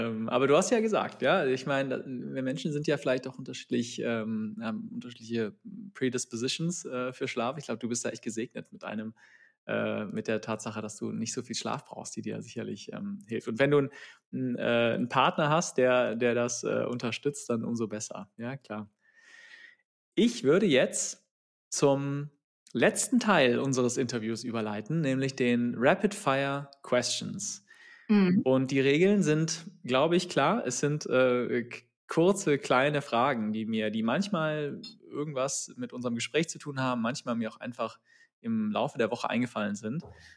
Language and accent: German; Rhineland, Germany; ist für mich als Rheinländer sehr schwierig auszusprechen